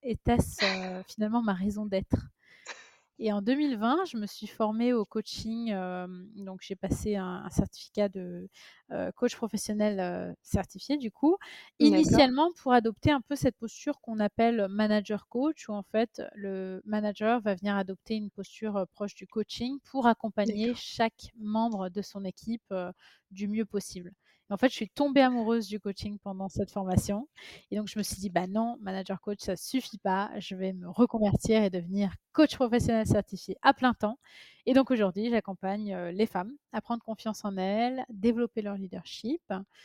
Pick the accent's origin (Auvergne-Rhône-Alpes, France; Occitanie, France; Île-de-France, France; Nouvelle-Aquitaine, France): Île-de-France, France; Paris; donc c'est d'origine russe arménienne. Je suis arrivée en France à l'âge de 5 ans. J'ai grandi à Paris.